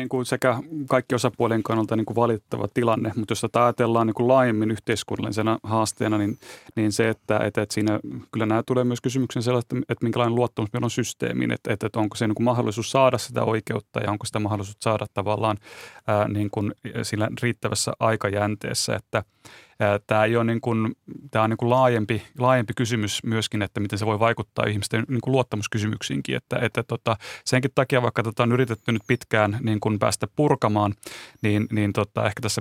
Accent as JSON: {"language": "Finnish", "town": "Seinäjoki", "region": "South Ostrobothnia", "country": "Finland", "tie": "born or raised there", "said": "itse olin Seinältä kotoisin"}